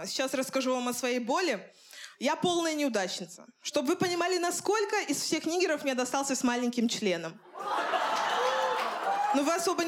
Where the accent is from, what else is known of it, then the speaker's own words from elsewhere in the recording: Russia; я родилась и выросла в России.